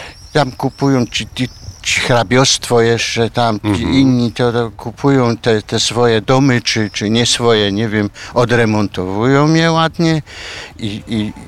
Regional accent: Katowice, Silesian Voivodeship, Poland; now in Ulm, Germany; Ja jestem rodem z Górnego Śląska, ze stolicy Górnego Śląska i w ramach łączenia rodzin mogłem pojechać na zachód. Jestem już 40 lat na zachodzie.

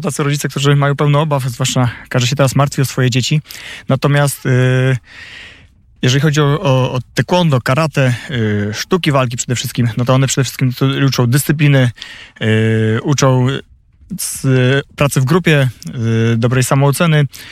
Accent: Dębica, Subcarpathian Voivodeship, Poland; also born or lived in Grocholice; urodziłem się w ogóle w Dębicy na Podkarpaciu. Tam się wychowałem. Później przeprowadzili się moi rodzice razem z całą moją rodziną do Grocholic, to jest województwo świętokrzyskie. Tam mieszkałem przez parę lat. No i ostatnie dwie dekady spędzam tutaj w Dębem.

